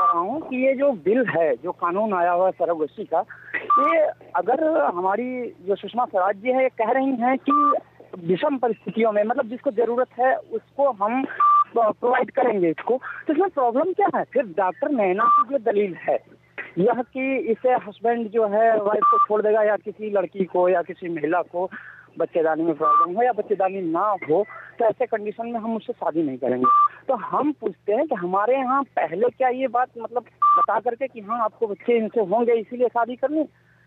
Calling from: Uttar Pradesh, India; ग्राम लोरा पुष्पपुर, जिला सोनभद्र, उत्तर प्रदेश से।

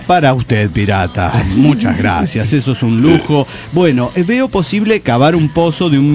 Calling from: Nezahualcóyotl, State of Mexico, Mexico; de Netzahualcóyotl, México.

